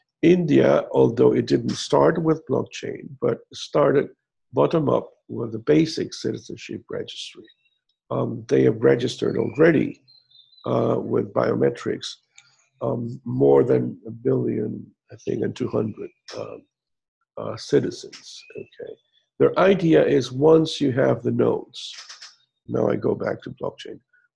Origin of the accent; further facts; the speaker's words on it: Merida, Yucatán, Mexico; English is a second language; No, we've had them here in my hometown in Merida